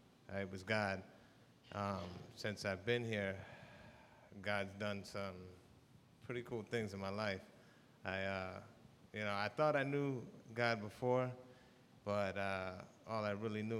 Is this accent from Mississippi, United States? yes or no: no; Orlando, Florida, United States; I'm from Orlando, Florida. My dad left the house when I was about 5 years old.